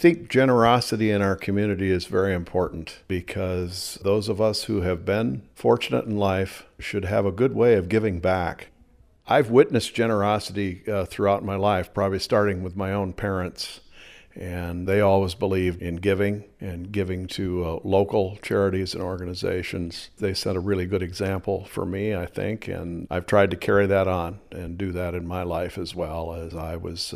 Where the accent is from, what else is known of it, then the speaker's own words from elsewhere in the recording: DeKalb, Illinois, United States; I'm from DeKalb. I spent 30 years at NIU